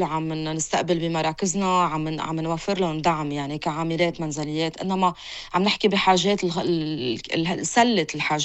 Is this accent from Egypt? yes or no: no; Lebanon; نحن كمجتمع لبناني.